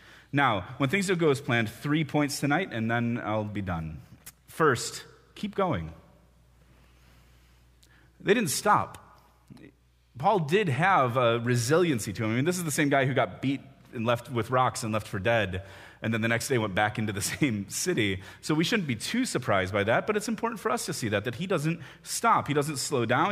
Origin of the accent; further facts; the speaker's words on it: Chicago, Illinois, United States; also born or lived in Indianapolis, United States; We both grew up, Alyssa and I grew up in Chicago. We were in Indy for 5 years